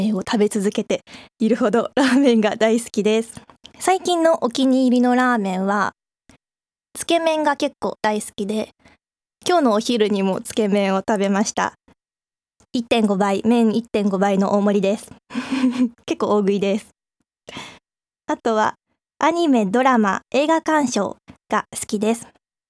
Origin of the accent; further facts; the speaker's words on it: Ichikawa, Chiba, Japan; 出身地は千葉県の市川市で、生まれも育ちも市川で、ずっと22年間育ってきました。誕生日は3月の20日、春生まれです。